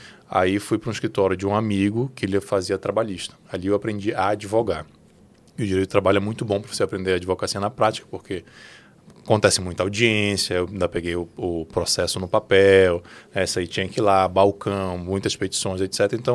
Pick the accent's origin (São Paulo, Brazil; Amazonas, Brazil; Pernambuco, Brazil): Amazonas, Brazil; Manaus; em 2013 eu decidi me casar e mudar para Manaus. Eu sou natural de Manaus.